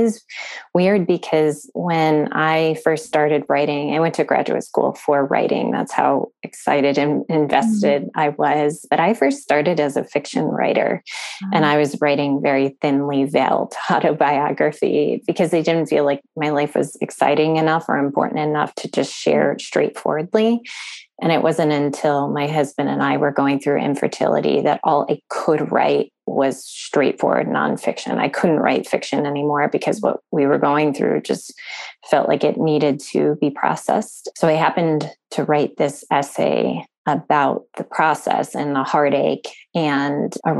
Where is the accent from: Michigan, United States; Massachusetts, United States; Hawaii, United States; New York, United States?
Hawaii, United States; Honolulu; born there; So I was born in Honolulu near the military base there.